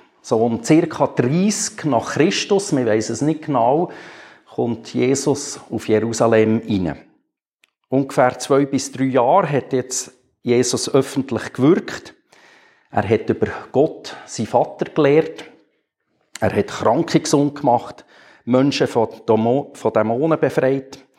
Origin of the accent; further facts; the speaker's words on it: Grindelwald, Bern, Switzerland; Ich bin in Grindelwald aufgewachsen, da gibt es keine Palmen.